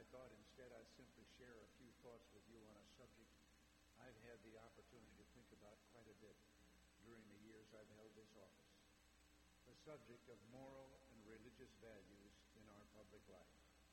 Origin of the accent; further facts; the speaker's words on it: Dixon, Illinois, United States; this heat reminds me of a story that took place back in my hometown of Dixon, Illinois.